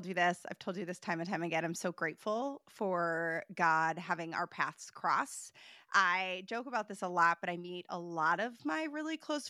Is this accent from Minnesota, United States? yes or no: yes; Minnesota, United States; born and raised in Minnesota, living 5 minutes from my family, back in the school district that I grew up